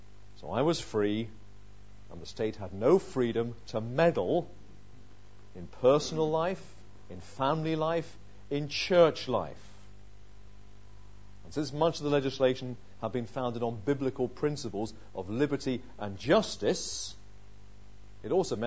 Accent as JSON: {"language": "English", "region": "England", "country": "United Kingdom", "said": "So as an Englishman, I was free to do whatever was not expressly forbidden."}